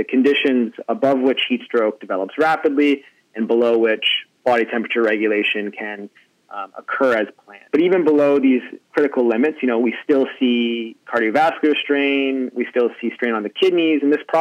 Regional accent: Canada; So, you know, I'm Canadian, and the thing with heat in Canada is it doesn't get quite so hot.

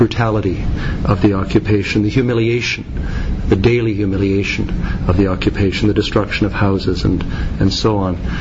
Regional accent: Canada; I'm a Canadian. I carry a Canadian passport. My country is Canada.

